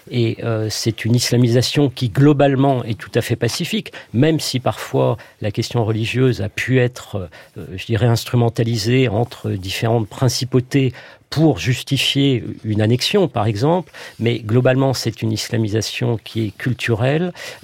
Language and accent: French; France; en tant que Français